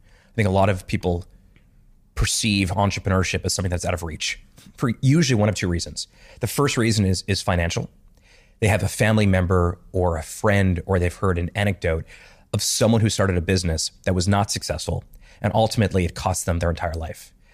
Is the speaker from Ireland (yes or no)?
no; Montreal, Quebec, Canada; when I was 13 years old, I grew up in Montreal.